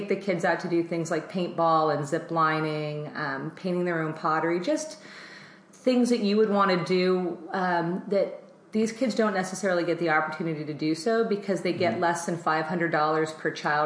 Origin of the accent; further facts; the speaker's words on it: Oviedo, Florida, United States; I figured growing up in Oviedo, I went to Oviedo High School, I went to Valencia, I went to Rollins.